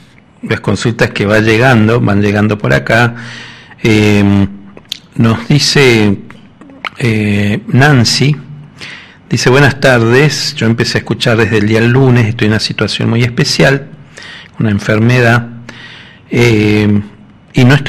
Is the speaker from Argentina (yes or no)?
yes; Tucumán, Argentina; de Tucumán.